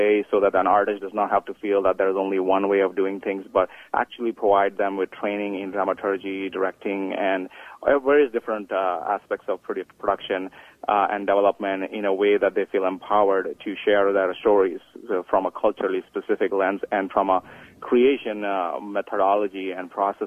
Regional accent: India; now in Canada; I grew up in India

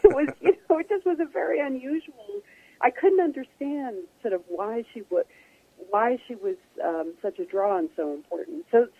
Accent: New York City, New York, United States; I was conscious of him growing up in New York City in the late 70s and 80s.

